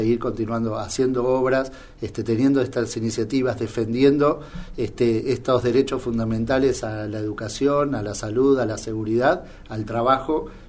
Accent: Buenos Aires, Argentina; born there; yo nací en Capital. Nací en Capital, con familia en el interior de la provincia de Entre Ríos, pero nací en Capital. Y bueno, después con distintas radicaciones.

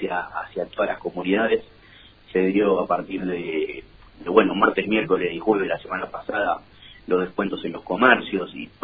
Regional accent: Buenos Aires, Argentina; Yo soy porteño, vivo en Devoto

